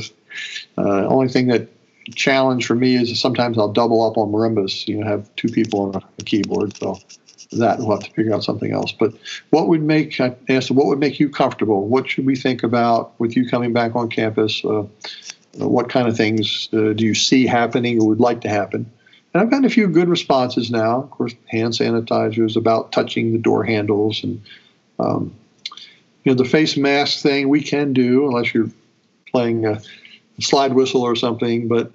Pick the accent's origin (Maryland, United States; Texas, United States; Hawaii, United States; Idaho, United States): Maryland, United States; Bel Air; I'm an Easterner. Okay. I grew up in Baltimore, Maryland, or actually just Bel Air, Maryland, which is about 30 minutes north of Baltimore.